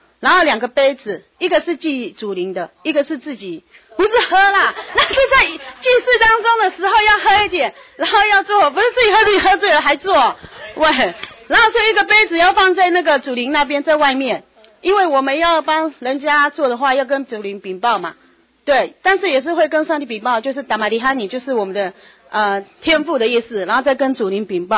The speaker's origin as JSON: {"language": "Chinese", "region": "Taitung County", "country": "Taiwan", "tie": "born or raised there", "said": "我记得小时候在台东看到的芒草有没有很大只很肥哦"}